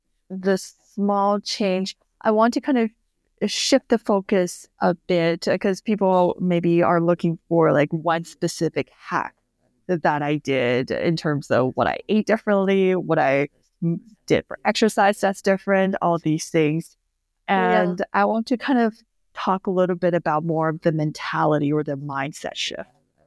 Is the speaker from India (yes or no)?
no; Canada; I'm a Canadian family physician specializing in metabolic health and lifestyle medicine.